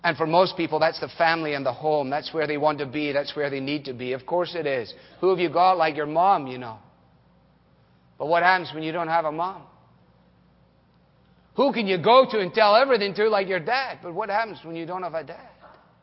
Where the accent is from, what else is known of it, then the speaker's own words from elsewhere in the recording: Scotland, United Kingdom; As a boy growing up in Scotland